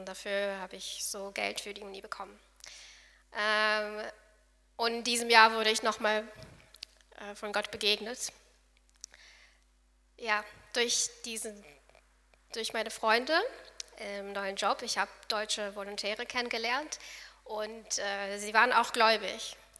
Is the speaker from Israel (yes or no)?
yes; Israel; wie Aaron schon gesagt hat, und ich bin in Israel aufgewachsen. Meine Eltern waren messianische Juden